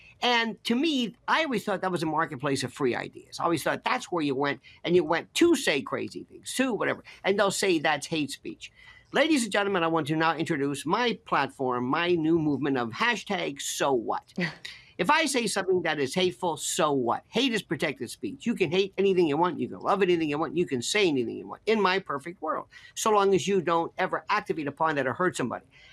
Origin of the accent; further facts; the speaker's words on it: United States; I'm an American, damn it.